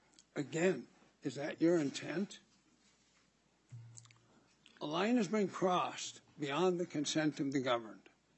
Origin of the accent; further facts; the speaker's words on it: Minnesota, United States; Now, when I travel out of state and people find out I'm from Minnesota, they say, oh, where all the fraud, corruption, and chaos is happening?